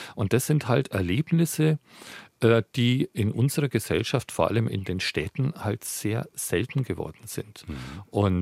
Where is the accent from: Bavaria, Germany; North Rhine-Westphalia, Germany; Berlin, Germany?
Bavaria, Germany; ich komme ursprünglich aus Franken